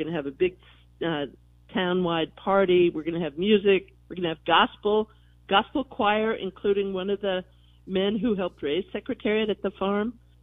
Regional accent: Colorado, United States; Well, I grew up in Colorado.

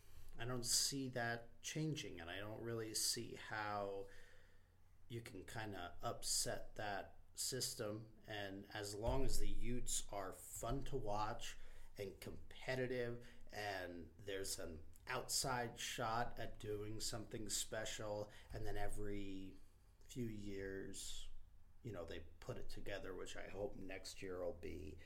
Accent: New York, United States; now in Utah, United States; I mean, I'm a New Yorker originally, so this whole Utah thing is only about, 20 years old for me now.

